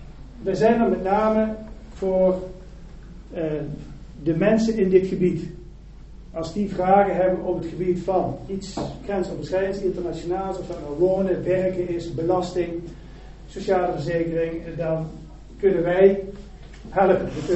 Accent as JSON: {"language": "Dutch", "country": "Netherlands", "said": "die we als Nederlanders dan zouden moeten gaan betalen als we gebruik maken van de Duitse autowegen."}